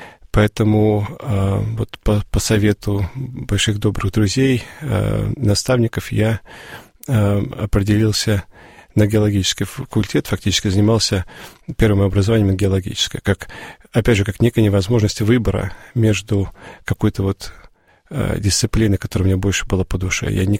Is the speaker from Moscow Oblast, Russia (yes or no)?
no; Obninsk, Kaluga Oblast, Russia; все-таки я из Обнинска